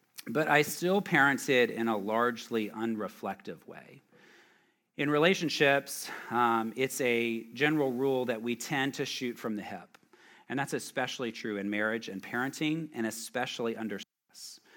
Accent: the South, United States; I'm from the South.

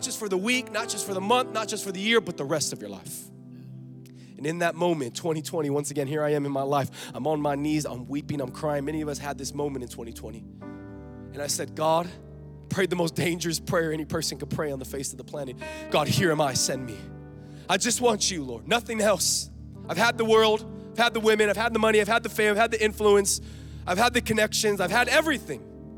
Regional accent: Los Angeles, California, United States; I grew up in Los Angeles, by the way. I went to college in San Diego

